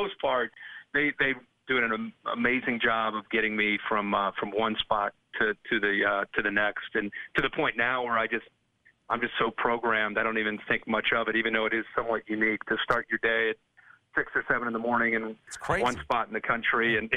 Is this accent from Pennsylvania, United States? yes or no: no; Ohio, United States; I grew up a college football junkie growing up in Ohio.